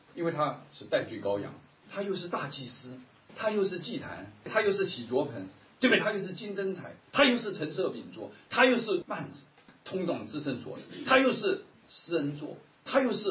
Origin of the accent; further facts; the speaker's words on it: China; 我们中国人说这个吃饭是大事